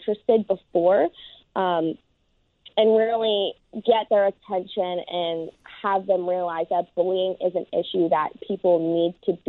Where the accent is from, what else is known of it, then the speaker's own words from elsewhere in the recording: New Jersey, United States; Well, I'm actually from northern New Jersey, where I do want to bring up me and my family actually call tennis shoes gym shoes.